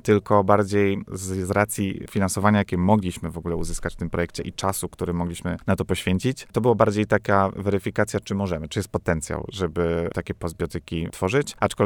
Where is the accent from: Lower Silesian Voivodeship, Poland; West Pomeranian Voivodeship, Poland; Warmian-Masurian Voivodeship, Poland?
West Pomeranian Voivodeship, Poland; a jestem z okolic Kołobrzegu